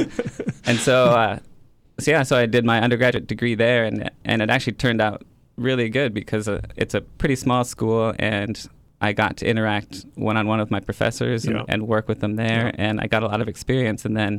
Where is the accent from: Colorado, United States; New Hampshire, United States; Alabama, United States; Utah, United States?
Colorado, United States; I'm actually from Colorado, and so a very landlocked place.